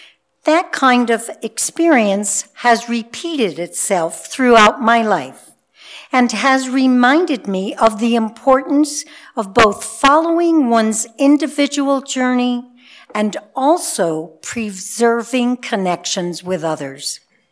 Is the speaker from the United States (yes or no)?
yes; New York, United States; I grew up in New York State.